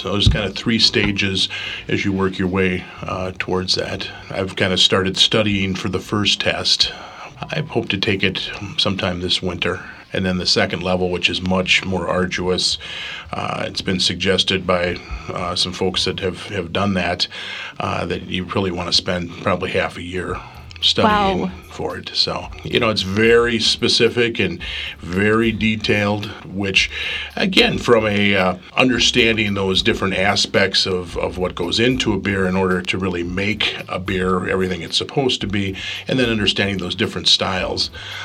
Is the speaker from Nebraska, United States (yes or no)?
no; Minnesota, United States; now in Utah, United States; I grew up in Minnesota, and Minnesota is kind of a liberal state, and Utah's not.